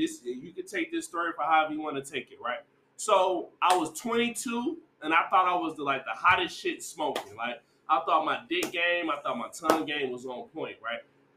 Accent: Detroit, Michigan, United States; moved away; Like I'm from Detroit. I left Detroit. I'm moving so many different circles. So of course I'm a change. So I'm not the average Detroit nigga.

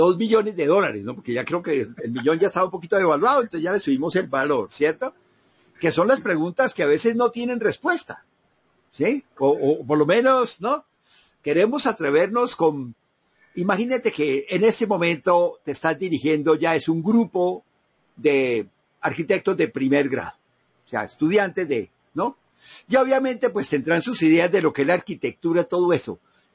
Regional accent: Colombia; uno como colombiano sabe perfectamente los conflictos

